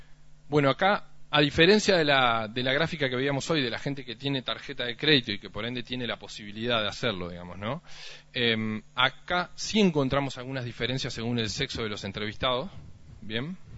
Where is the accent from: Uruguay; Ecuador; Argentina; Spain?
Uruguay; Tiene los problemas de escala que tenemos como uruguayos, que somos apenas 3.400.000